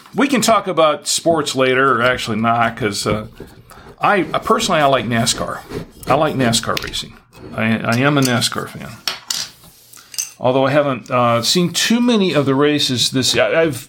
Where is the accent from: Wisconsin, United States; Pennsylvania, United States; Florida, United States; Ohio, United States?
Florida, United States; Orlando; I liked the Magic because I was from Orlando, and I kept up with the Magic.